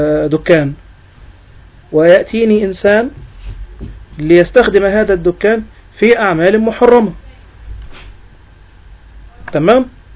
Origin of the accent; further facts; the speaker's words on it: Egypt; مثلا عندنا في مصر مسألة الايجار اللي بيسموه ايجار دايم